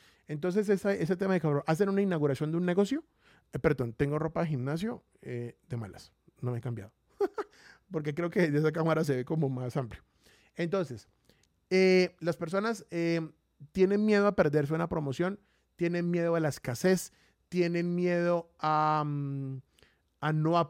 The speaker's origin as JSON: {"language": "Spanish", "town": "Bucaramanga", "region": "Santander", "country": "Colombia", "lives_now": "Medellín, Colombia", "said": "la ciudad de Bucaramanga, de donde yo soy oriundo, como les digo, yo estoy de Medellín, pero yo soy de Bucaramanga, soy santandereano, hincha ferviente del Atlético de Bucaramanga"}